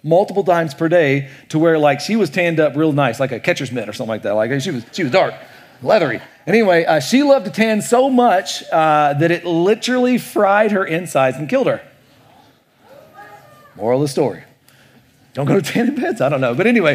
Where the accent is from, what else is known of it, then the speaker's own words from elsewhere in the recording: Kentucky, United States; I grew up in Kentucky in a really small town there.